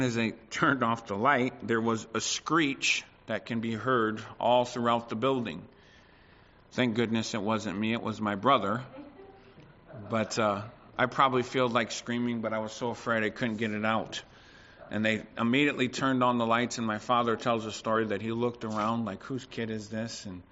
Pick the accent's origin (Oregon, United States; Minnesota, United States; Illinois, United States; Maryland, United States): Illinois, United States; we grew up near Chicago, and my father took us to a museum of science and industry